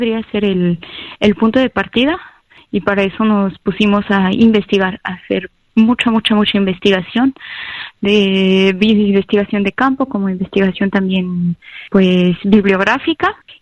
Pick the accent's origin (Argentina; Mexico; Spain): Mexico; moved away as an adult; now in France; soy mexicana, hace 8 años que vivo en Francia